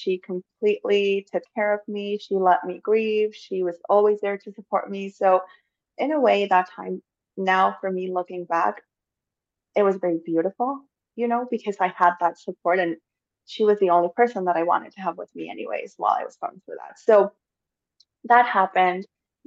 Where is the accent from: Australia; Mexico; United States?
Mexico; moved away as an adult; now in Canada; I am 30 years old. I just turned 30 a few months ago. I am originally from Mexico, but I've been living in Canada for the last 11 years.